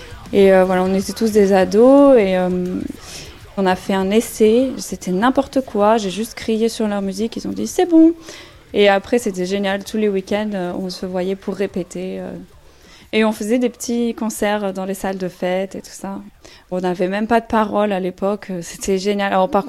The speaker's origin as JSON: {"language": "French", "town": "Grasse", "region": "Provence-Alpes-Côte d'Azur", "country": "France", "said": "De Grasse, les Alpes-Maritimes."}